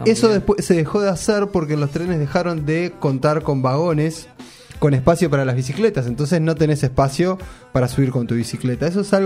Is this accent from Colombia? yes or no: no; La Paz, Canelones, Uruguay; Yo, claro, soy de La Paz y siempre utilicé esa línea